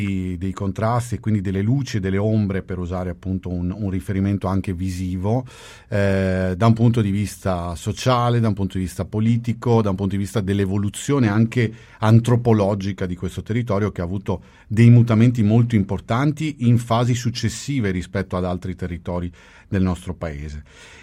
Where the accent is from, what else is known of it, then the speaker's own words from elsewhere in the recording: Veneto, Italy; also born or lived in Puglia; io tra l'altro sono, come dire, un veneto d'adozione, perché in realtà sono nato in Puglia, però appunto vivo qui da quando ero bambino, e per cui in qualche modo insomma questo lo sento naturalmente come un mio territorio.